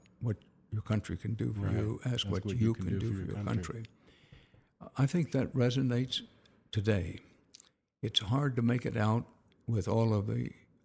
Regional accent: Houston, Texas, United States; I was born in Wharton, growing up in Houston

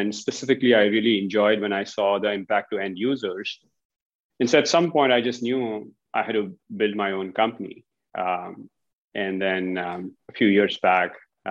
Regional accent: India; Originally from India.

